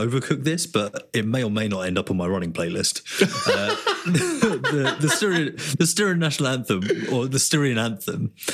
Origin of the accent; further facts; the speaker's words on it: United Kingdom; I'm British.